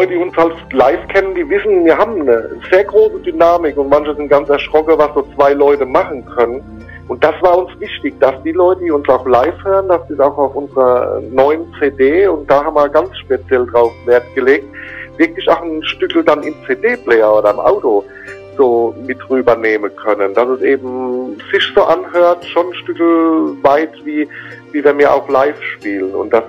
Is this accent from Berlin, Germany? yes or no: no; Rhineland-Palatinate, Germany; wir sind ja aus der Pfalz, habe vorher Pfälzer Mundart gemacht.